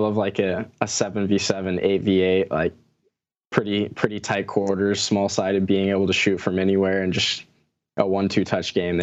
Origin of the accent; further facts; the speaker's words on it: Texas, United States; I mean, I'm from Texas, so football is all obviously a huge deal down here